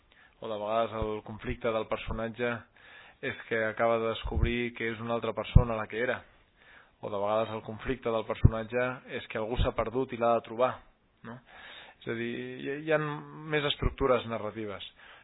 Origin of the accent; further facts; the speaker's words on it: Montcada i Reixac, Catalonia, Spain; born there; now in Montseny, Spain; jo soc nascut a Montcada i Reixac, prop de Barcelona, i visc ara al Montseny